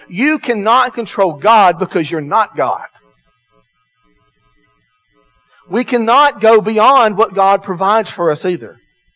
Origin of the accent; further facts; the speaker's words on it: Georgia, United States; everybody makes fun of me because I'm from Georgia. South Georgia taught.